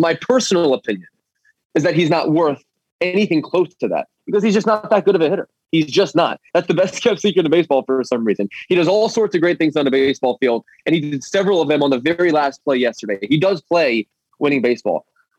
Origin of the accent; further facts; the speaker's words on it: Philadelphia, Pennsylvania, United States; this shouldn't surprise you given that I come from Philly, but I view booing as a sign of flattery more often than not.